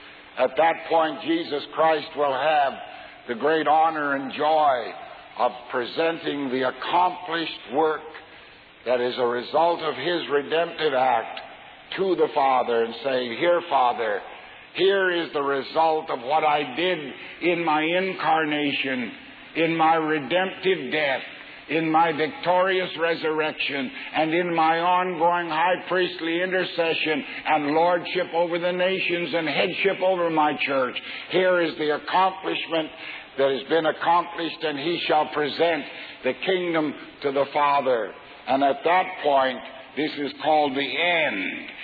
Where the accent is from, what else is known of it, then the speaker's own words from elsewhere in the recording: Canada; I'm a Canadian. When I was a boy, we sang … they did.